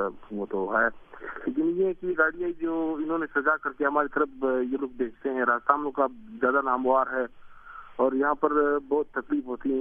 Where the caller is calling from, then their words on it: Balochistan, Pakistan; Pak Afghan border Balochistan